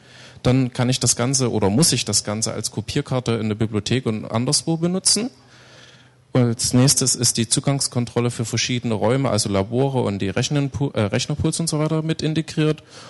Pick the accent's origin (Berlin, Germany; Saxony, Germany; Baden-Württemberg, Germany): Saxony, Germany; Chemnitz; Ich komme aus Chemnitz und kann da sagen